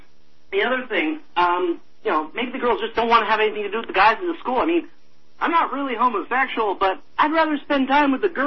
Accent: Ontario, Canada; I'm from Ontario originally, I'm not in BC, and I got no idea about BC

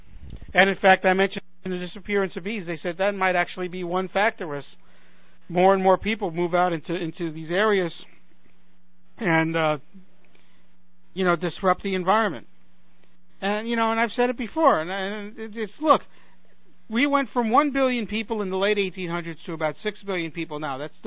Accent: New York, United States; now in Chicago, United States; when I grew up in New York, we had a lot of mom-and-pop stores

